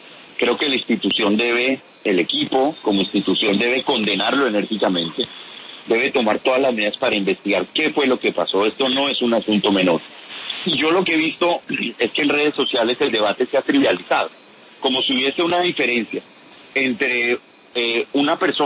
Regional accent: Colombia; no podemos como colombianos permitir que el debate esté yendo hacia el ataque personal.

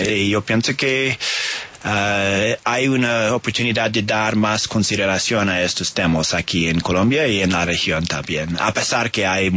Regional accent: Oregon, United States; also born or lived in California; Sí, soy del estado de Oregon.

